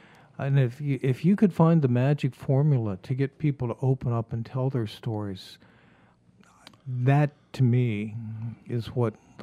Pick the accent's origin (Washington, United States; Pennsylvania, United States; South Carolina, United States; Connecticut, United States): Pennsylvania, United States; And then when I got up to my hometown in Pennsylvania